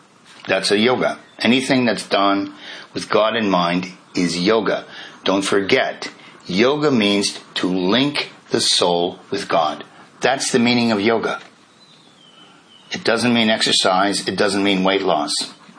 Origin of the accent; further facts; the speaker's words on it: Canada; born there; I'm a man, and I was born in Canada, in my case.